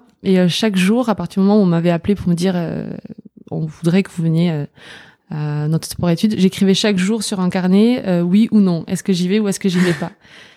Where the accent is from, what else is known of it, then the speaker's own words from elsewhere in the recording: Albi, Occitanie, France; Alors, je viens d'Albi, c'est une petite ville à côté de Toulouse.